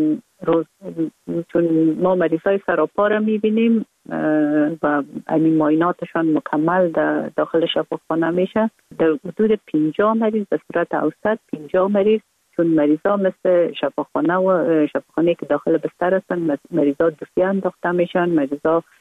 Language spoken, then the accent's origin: Persian; Kabul, Afghanistan; born or raised there